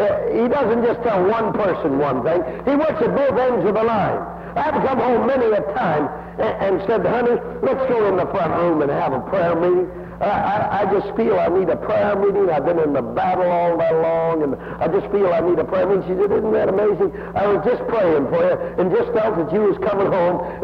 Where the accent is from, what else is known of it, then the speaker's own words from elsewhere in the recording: Detroit, Michigan, United States; born there; We got a message from Detroit, Michigan. I was born in Detroit. There are so many Schmidts in Detroit, it's amazing.